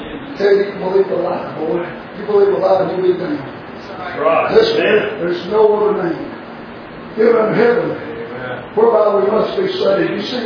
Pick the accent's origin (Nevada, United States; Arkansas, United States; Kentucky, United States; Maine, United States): Kentucky, United States; I said, ma'am, I'm from Kentucky. I'm up here looking for some plant.